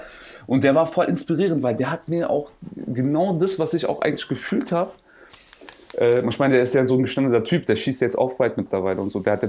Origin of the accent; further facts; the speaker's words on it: Berlin, Germany; Keine Ahnung, das Ding ist, ich bin ja Berliner.